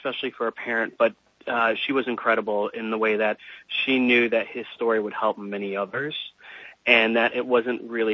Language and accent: English; Illinois, United States; Joseph's story is so fascinating to me because I grew up outside Chicago. So, you know, the northern part of America